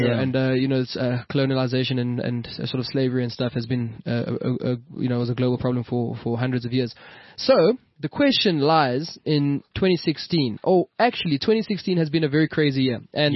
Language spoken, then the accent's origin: English; South Africa; Because it's like an example of us all being South African, but having nothing to do with each other when it comes to living space and socializing.